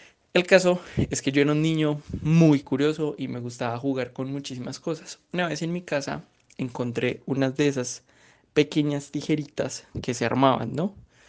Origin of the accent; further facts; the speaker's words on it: Bogotá, Colombia; now in Medellín, Colombia; Como se pueden dar cuenta por mi acento, yo no soy de Antioquia, yo soy de la ciudad de Bogotá y vivo en Medellín hace 4 años.